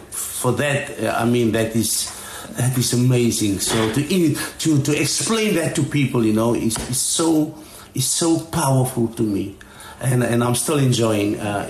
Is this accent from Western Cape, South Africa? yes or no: no; Johannesburg, Gauteng, South Africa; I'm from Johannesburg, but see, how's life here in the mountains?